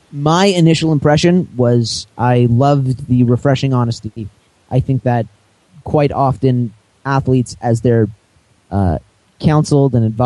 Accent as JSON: {"language": "English", "country": "Canada", "said": "As a Canadian, I am upset."}